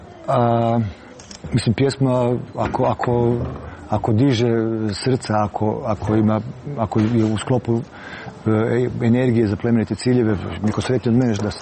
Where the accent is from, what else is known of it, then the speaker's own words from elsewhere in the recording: Krapina-Zagorje County, Croatia; Ja nisam baš Međimurec, ja sam iz Zagorja, su moji porijeklom